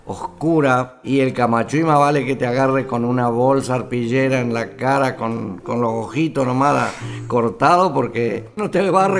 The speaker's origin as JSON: {"language": "Spanish", "town": "Santa Felicia", "region": "Santa Fe", "country": "Argentina", "tie": "born or raised there", "also_born_or_lived": "Vera", "said": "por haber nacido en Vera, porque yo nací en Vera, por razones del trabajo de mi padre, nos fuimos a vivir a Santa Felicia, 3 leguas más al norte, que son 15 kilómetros, pero anduve con la gomerita al cuello por Calchaquí, por Malabrigo"}